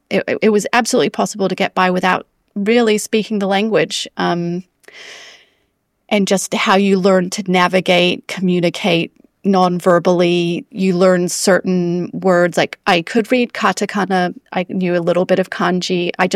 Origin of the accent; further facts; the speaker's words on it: California, United States; I grew up in the States in Southern California, fairly close to the Mexican border